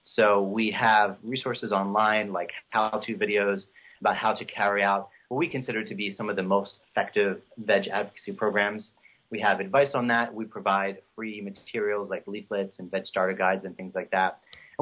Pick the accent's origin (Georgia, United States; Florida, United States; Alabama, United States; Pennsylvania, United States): Pennsylvania, United States; Philadelphia; he was hired by my hometown team, which is the Philadelphia Eagles.